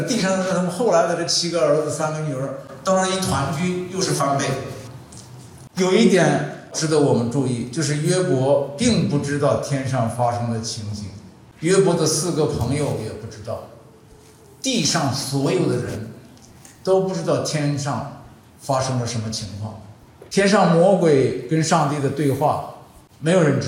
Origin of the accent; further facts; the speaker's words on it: China; 这个击打这个词儿，我们中国人原来不太用的。